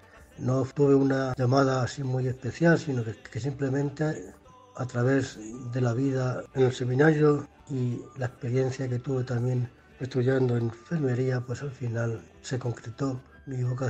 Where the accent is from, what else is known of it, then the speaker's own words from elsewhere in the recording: Herencia, Castilla-La Mancha, Spain; born there; Nací en Herencia y fui ordenado en Demiel el 16 de julio de 1988.